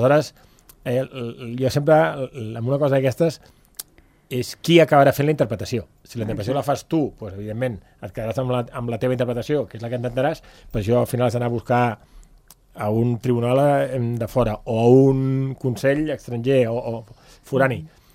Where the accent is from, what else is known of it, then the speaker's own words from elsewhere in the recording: Catalonia, Spain; now in Andorra; no, perquè sóc català, però em sento gairebé andorrà, em queda poquet